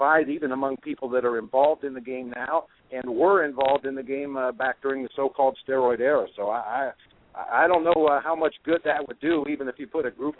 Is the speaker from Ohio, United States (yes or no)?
yes; Ohio, United States; I was born and raised in Ohio, so I grew up a Cleveland Indians fan back in the mid-60s